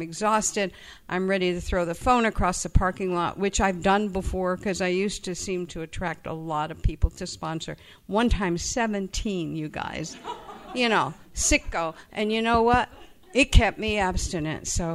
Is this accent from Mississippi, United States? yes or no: no; Los Angeles, California, United States; I was raised here in Los Angeles in the program. 30 years I lived here